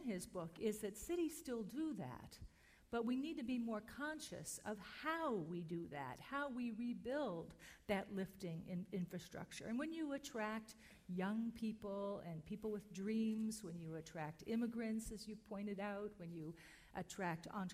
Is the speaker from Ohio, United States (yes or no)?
yes; Cleveland, Ohio, United States; I grew up in Cleveland.